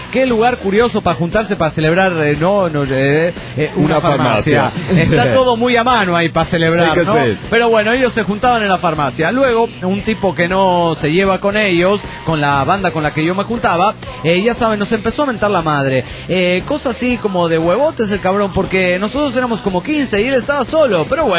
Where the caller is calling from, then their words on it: Mexico City, Mexico; del DF mexicano.